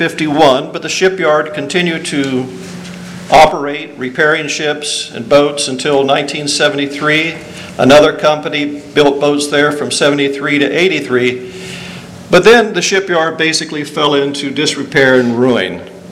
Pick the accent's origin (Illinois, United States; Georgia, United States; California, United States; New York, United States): Georgia, United States; I'm from Georgia originally, so I don't talk that fast.